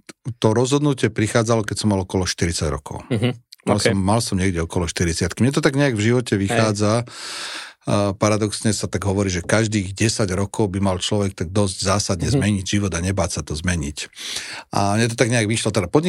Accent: Poprad, Prešov Region, Slovakia; zaklopal som na dvere a hovorím, dobrý deň, som z Popradu

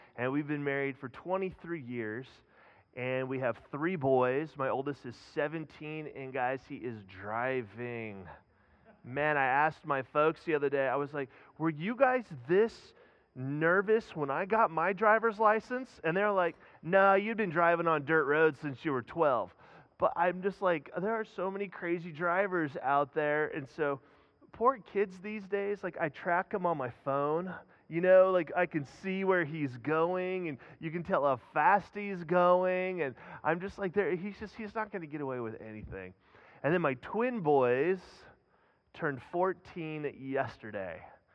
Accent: Lancaster, California, United States; I was born and raised in Lancaster, right here at AV Hospital. 46 years ago, I was born, and I work right down the street. I live right around the corner from here, so I don't get out much.

